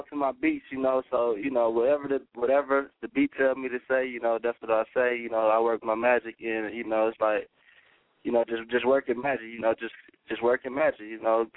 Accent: Milwaukee, Wisconsin, United States; now in Green Bay, United States; But, you know, I moved out from Milwaukee to Green Bay, and, you know, I was making beats

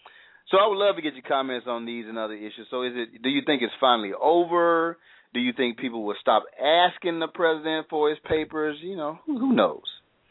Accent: Alabama, United States; Now, I'm from Calhoun County area, but I was fortunate enough not to receive any of my family members did not receive any major damage.

